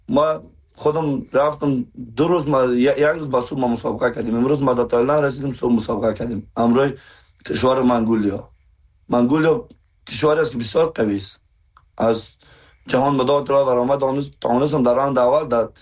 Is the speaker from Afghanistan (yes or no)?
yes; Afghanistan; ما با افتخار میگم ما افغان هستم